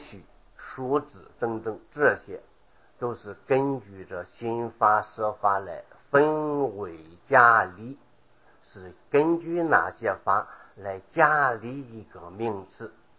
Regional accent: China; 由此可见，古代印度的哲学家有他们的分法，我们中国人也有我们中国人的分法。

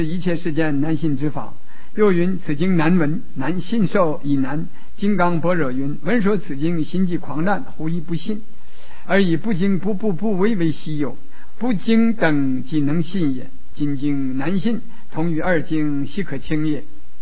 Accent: China; 因为我们中国人就喜欢这两部经

